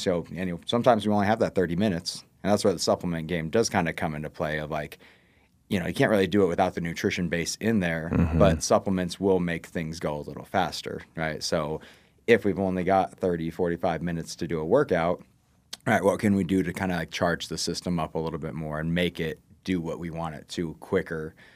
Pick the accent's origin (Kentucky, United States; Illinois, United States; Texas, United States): Kentucky, United States; Louisville; I'm from Louisville originally.